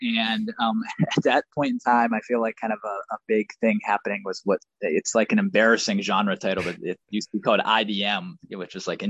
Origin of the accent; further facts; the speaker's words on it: Pittsburgh, Pennsylvania, United States; I grew up in Pittsburgh and then I went to college in Cleveland at Case Western University.